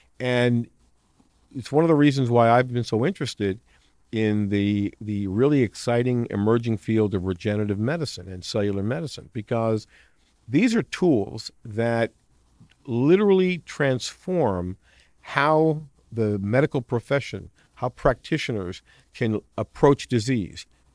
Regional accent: Queens, New York, United States; And as a young kid growing up in Queens, New York, literally living right between two major airports, John F. Kennedy Airport and LaGuardia Airport

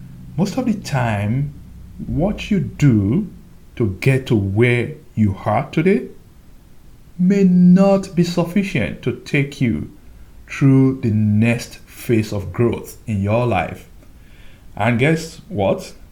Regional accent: Nigeria; While I was growing up in Nigeria

